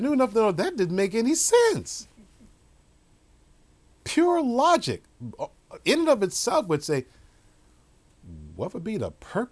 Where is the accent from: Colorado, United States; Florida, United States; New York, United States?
New York, United States; even when I was lost and growing up in New York, and I would see it on television